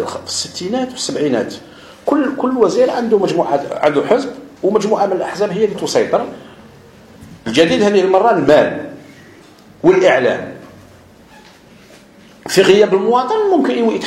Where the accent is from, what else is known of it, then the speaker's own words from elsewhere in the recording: Algeria; نظن بان ما يحصل عندنا في الجزائر يحصل لاول مره في التاريخ والجزائريين كثير منا يحبوا هذيك الحكايه